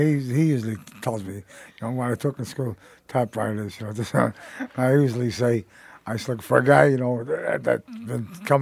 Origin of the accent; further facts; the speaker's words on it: New York City, New York, United States; I lived down in New York City on the east side, a little Mulberry Street. I was born on Mulberry Street, and I lived out there, and there was a lot of Italians there and Jewish people.